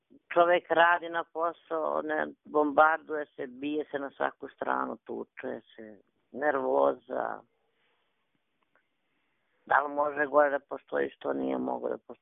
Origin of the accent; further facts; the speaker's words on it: Junake, Republika Srpska, Bosnia & Herzegovina; Iz sela Junake.